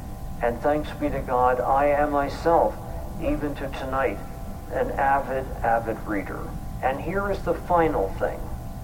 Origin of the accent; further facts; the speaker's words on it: Philadelphia, Pennsylvania, United States; As a kid growing up in Catholic grade school in Philadelphia